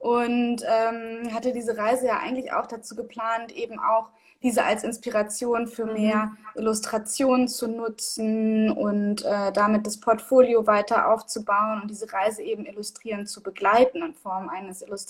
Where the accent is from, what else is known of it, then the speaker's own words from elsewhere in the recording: Hanover, Lower Saxony, Germany; ich komme aus Hannover